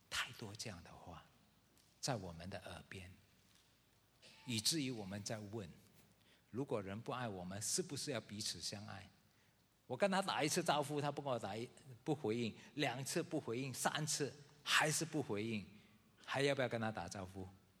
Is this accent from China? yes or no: no; Singapore; 你再调皮的话我们以前小时候在新加坡是那个包头的要来抓你。